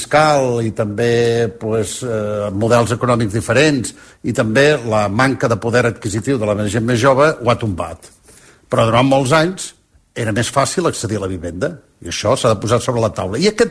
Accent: Girona, Catalonia, Spain; born there; now in Madrid, Spain; el de Girona, que és la meva ciutat natal

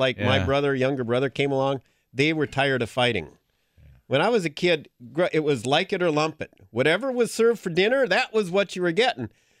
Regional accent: Green Bay, Wisconsin, United States; all of you in Florida may not know this, but I'm from Green Bay, Wisconsin.

